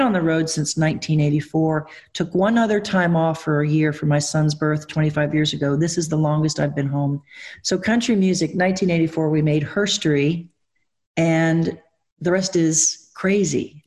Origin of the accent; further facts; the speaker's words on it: Kentucky, United States; born there; also born or lived in Nashville, Tennessee; So I was born in Kentucky, 1964. We moved to Hollyweird, went there, came back. If you read the book, we're like literally in the U-Haul at pretty much every couple of years. My mother, Gypsy, we come to Nashville in 1978.